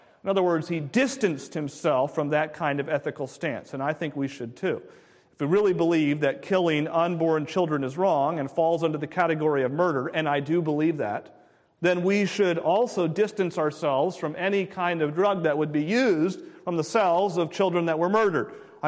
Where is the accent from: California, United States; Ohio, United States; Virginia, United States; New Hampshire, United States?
New Hampshire, United States; Concord; If the Christian Science Movement was started in my hometown of Concord, New Hampshire